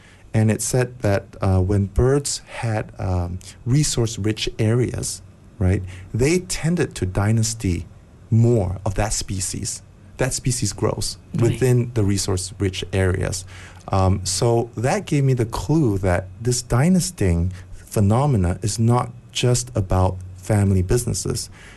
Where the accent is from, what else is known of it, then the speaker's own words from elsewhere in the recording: Malaysia; I'm Malaysian.